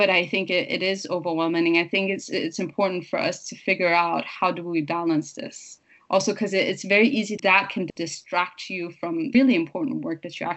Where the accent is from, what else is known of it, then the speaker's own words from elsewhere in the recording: Denmark; moved away; I don't live in Denmark. So I was born and raised in Denmark and I do research on Denmark, but I don't live there.